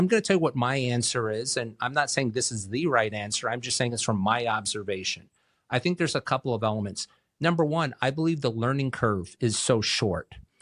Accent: Hawaii, United States; And my wife and I grew up in Hawaii.

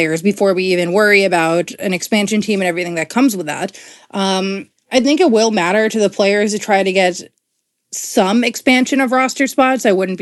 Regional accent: Boston, Massachusetts, United States; I'm from Boston. Where I'm from, everyone's mad about everything. And out here in the Bay, everything has been like really chill.

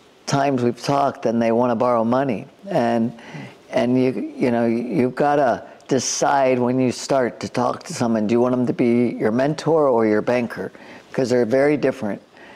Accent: Maryland, United States; again, I was from Maryland

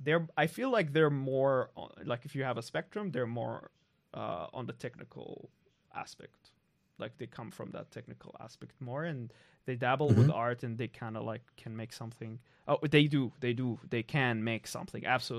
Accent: Syria; I'm from Syria

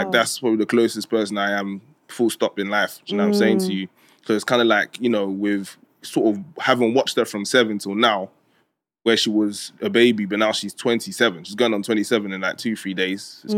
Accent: Côte d’Ivoire; born there; first language French; English is a second language; moved away; So my first language was actually French because I was born in Cote d'Ivoire.

